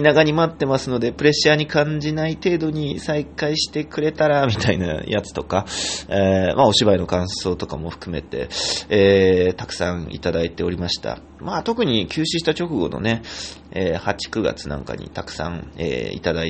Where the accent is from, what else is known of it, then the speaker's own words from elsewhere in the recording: Ishikawa, Fukushima, Japan; 育った町が2つあるので、ちょっとややこしいんですが、私にとっては福島県石川町もふるさとですので、福島で生まれ育ちましたので